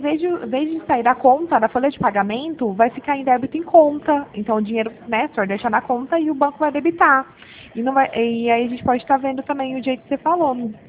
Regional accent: Pirassununga, São Paulo, Brazil; eu sou do interior de São Paulo.

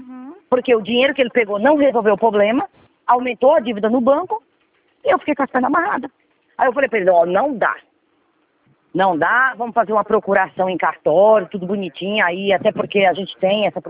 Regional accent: Ceará, Brazil; eu sou cearense e ele paulista.

